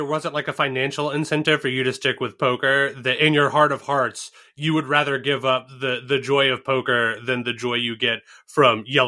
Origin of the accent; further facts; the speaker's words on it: Kansas City, United States; I'm from Kansas City.